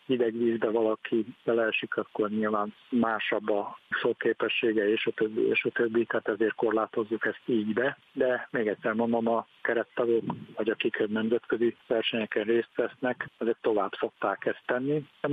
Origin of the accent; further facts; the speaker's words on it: Fejér, Hungary; Én magam a Velencei tavon nőttem fel